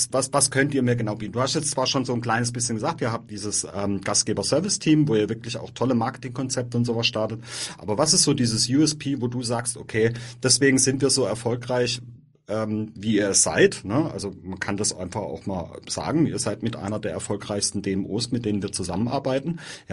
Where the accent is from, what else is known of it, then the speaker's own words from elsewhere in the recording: Todtnau, Baden-Württemberg, Germany; bin selber gebürtiger Hochschwarzwälder aus Todtnau, deswegen kenne ich die Region auch ziemlich gut dort oben.